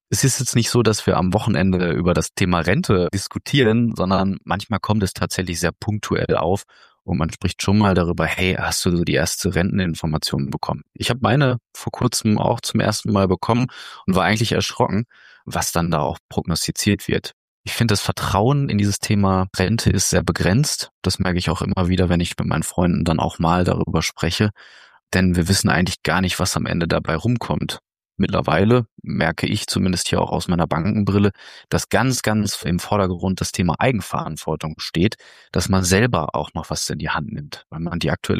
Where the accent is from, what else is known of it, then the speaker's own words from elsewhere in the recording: Dinslaken, North Rhine-Westphalia, Germany; Ich komme aus Dienstlagen in Nordrhein-Westfalen